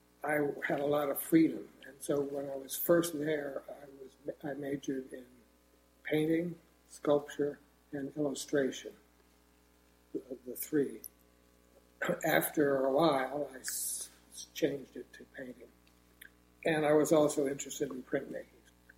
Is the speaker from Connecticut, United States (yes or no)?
yes; Connecticut, United States; also born or lived in Scarsdale, New York; I was born in Scarsdale, New York, not far from Manhattan. My father always worked, commuted into the city. When I was a little older, we moved farther from the city to Connecticut. And so I grew up from, say, fifth grade on in Connecticut.